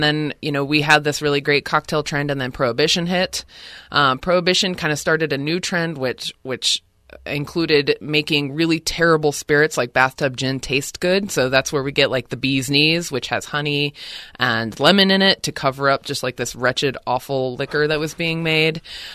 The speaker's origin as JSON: {"language": "English", "town": "Seattle", "region": "Washington", "country": "United States", "said": "I'm from Seattle, and in Seattle, Portland, San Francisco, New York, in the last 10 years there's been this huge cocktail trend happening"}